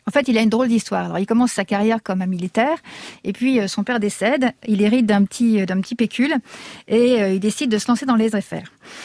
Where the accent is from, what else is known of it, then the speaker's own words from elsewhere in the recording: Lille, Hauts-de-France, France; Moi, je suis lilloise, donc forcément, je vais citer un boulanger lillois.